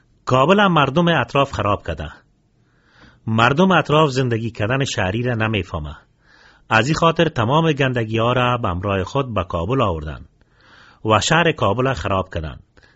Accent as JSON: {"language": "Persian", "country": "Afghanistan", "said": "حداقل این را باید قبول کنیم که همه ما افغان هستیم. افغانستان وطن ماست."}